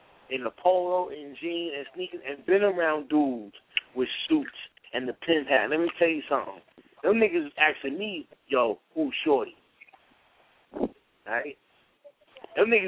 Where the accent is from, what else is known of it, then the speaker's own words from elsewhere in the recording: Brooklyn, New York, United States; I don't do black ties. I'm from Brooklyn. We do polos and jeans.